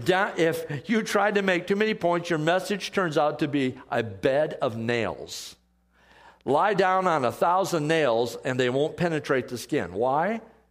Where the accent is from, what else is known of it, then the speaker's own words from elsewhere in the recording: Iowa, United States; You know, I brag about Iowa, since it's my home state especially